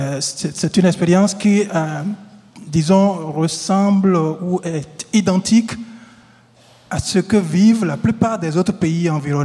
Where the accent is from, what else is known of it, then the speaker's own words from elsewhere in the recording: Benin; au moins chez nous au Bénin, nous les artistes constitués en association